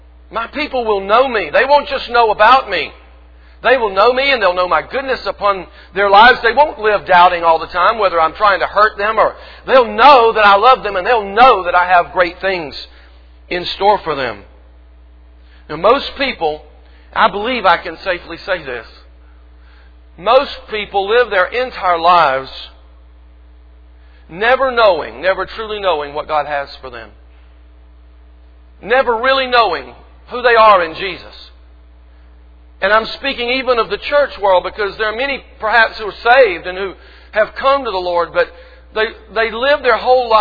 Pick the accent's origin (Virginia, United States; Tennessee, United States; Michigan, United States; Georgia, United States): Georgia, United States; the summer, quote, revival services at little country church that I grew up in Georgia.